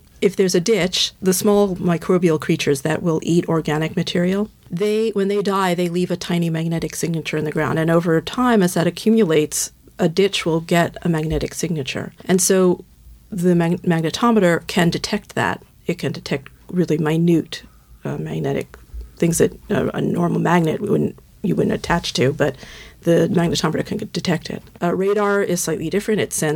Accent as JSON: {"language": "English", "country": "United States", "accent": "American", "moved": "as an adult", "lives_now": "United Kingdom", "said": "Obviously, I'm an American. You can tell from my accent."}